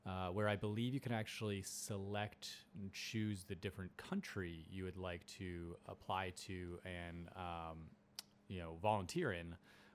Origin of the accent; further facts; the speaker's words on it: New England, United States; also born or lived in Santa Clara, California; So I am originally from the New England area. Grew up from Parton, Massachusetts, Parton, Rhode Island, and then was able to head out to California to do my undergraduate experience.